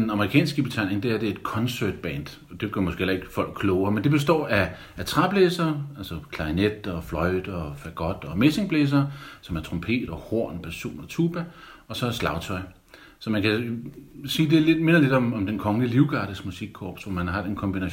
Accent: Roskilde, Zealand, Denmark; Jamen, jeg kommer oprindeligt fra Roskilde, hvor jeg blev født i 1971, og har trådt min barnesko der, og gået i folkeskole der, og gået i musikskole, og gået i gymnasiet.

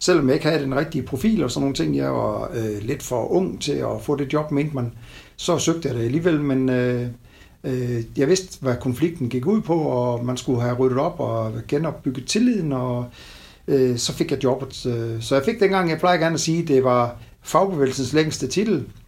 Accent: Frederiksberg, Capital Region of Denmark, Denmark; born there; Så jeg er absolut ikke fin på den, selvom jeg faktisk er født på Frederiksberg.

